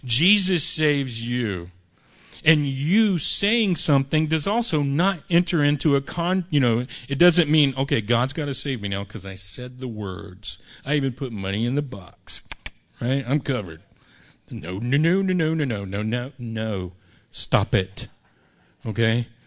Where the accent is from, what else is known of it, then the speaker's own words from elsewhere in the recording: United States; I'm American. That makes me a Christian, but it's not, you know.